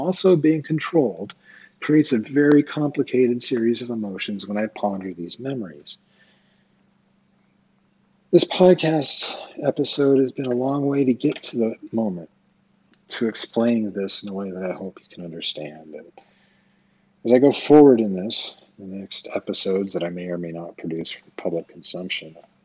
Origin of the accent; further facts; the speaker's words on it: Twin Falls, Idaho, United States; born there; I was born in Twin Falls, Idaho, in Magic Valley, at the Magic Valley Regional Medical Center, on April 15th, 1974